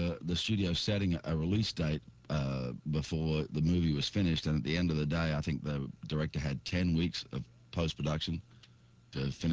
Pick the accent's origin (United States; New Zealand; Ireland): New Zealand; born there; I was born in New Zealand.